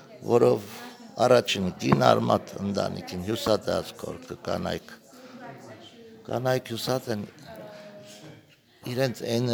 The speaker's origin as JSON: {"language": "Armenian", "country": "Armenia", "tie": "born there", "said": "Ես Հայաստան ծնած եմ, բայց ծնողներս մեկը Էվերեկն է, մեկը Սուրյայեն է, մամա Սուրյացի է, Սուրյահայ"}